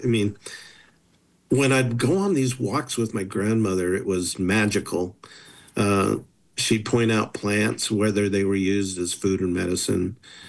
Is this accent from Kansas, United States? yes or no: no; Utah, United States; So yeah, I'm the former chairman of the Shoshone Nation, but I grew up in Utah my whole life, and I attended the University of Utah and ended up graduating from Weber State.